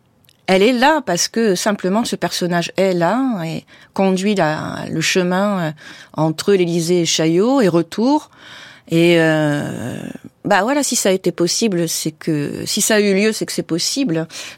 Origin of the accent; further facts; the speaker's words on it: Paris, Île-de-France, France; born there; Paris, je suis née à Paris. J'y ai pas vraiment vécu, mais je l'ai parcouru dans tous les sens depuis que je suis née.